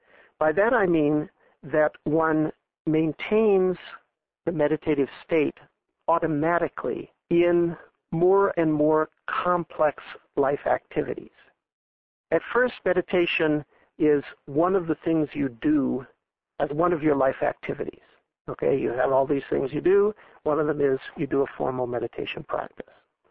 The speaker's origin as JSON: {"language": "English", "town": "Los Angeles", "region": "California", "country": "United States", "said": "I remember vividly learning how to drive, even though I come from Los Angeles."}